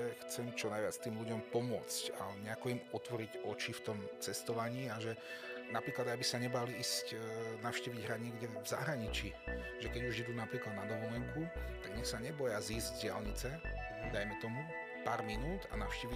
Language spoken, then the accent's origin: Slovak; Trenčín, Trenčín Region, Slovakia; Je to moje rodné mesto a tým pádom to bol aj hrad, ktorý som vlastne navštívil ako prvý